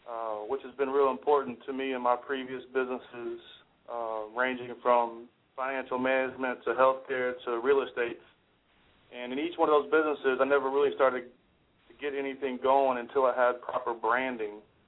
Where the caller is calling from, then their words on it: Houston, Texas, United States; I'm calling from Houston, Texas, and right now I am an managing partner for a hip-hop group called